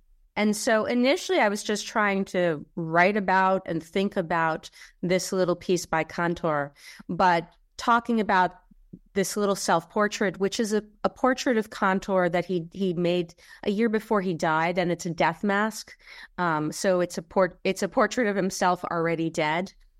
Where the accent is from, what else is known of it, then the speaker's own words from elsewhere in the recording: Poland; my own experiences as an American Jew growing up in Poland